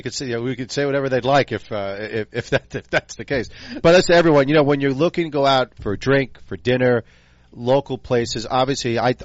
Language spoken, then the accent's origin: English; Queens, New York, United States; When I grew up and lived in Queens, we used to come out to go to Mulcahy's, which is obviously still there.